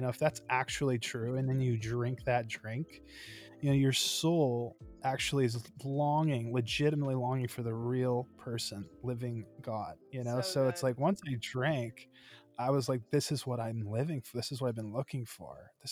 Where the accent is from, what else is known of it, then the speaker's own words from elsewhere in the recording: Lynchburg, Virginia, United States; And then I moved back to Lynchburg, back to my hometown.